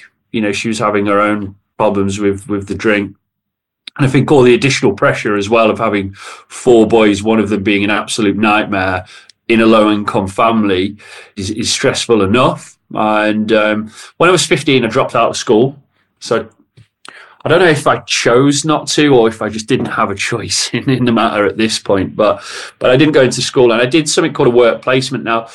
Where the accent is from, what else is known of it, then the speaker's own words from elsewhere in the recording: Macclesfield, North West England, United Kingdom; also born or lived in Colchester; So I grew up in Macclesfield. I was actually born in Colchester. My dad was in the Paras, but I only lived there till I was maybe 2 or 3 years old. I moved to Macclesfield.